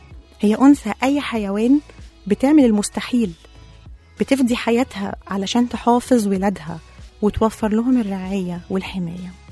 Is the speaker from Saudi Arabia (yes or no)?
no; Egypt; احنا عندنا في مصر تقريبا على مستوى الجمهورية حوالي 449 دار أيتام